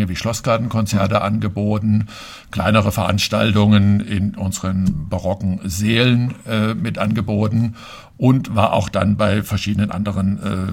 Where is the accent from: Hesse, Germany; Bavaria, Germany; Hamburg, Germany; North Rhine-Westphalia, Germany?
Hesse, Germany; Fulda; in Bernhards geboren. Direkt, gehören noch zu den wenigen seltenen Hausgeburten, die dabei sind. Und ja, bin in Bernhards aufgewachsen, bin hier zur Schule gegangen und habe meinen kompletten Werdegang eigentlich hier in Fulda.